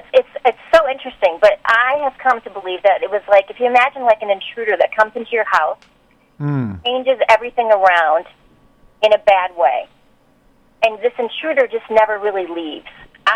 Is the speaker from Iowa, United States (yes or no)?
yes; Iowa, United States; I'm from the eastern side of Iowa, so I've been traveling around to your neck of the woods